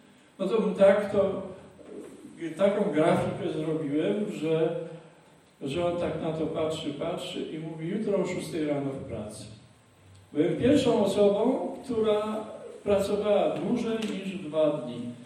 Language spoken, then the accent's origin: Polish; Głuchołazy, Opole Voivodeship, Poland; ja urodziłem się i mieszkałem w Głuchołazach.